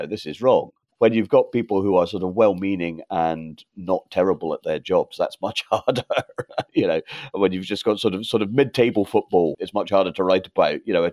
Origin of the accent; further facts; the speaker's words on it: Scotland, United Kingdom; so I happened to be Scottish because that's where I was born and brought up.